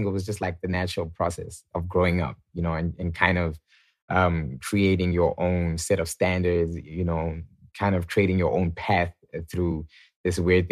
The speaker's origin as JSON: {"language": "English", "town": "Atlanta", "region": "Georgia", "country": "United States", "tie": "born there", "said": "So I was born in Atlanta, Georgia, purely, I feel like, by coincidence or, you know, God's plan."}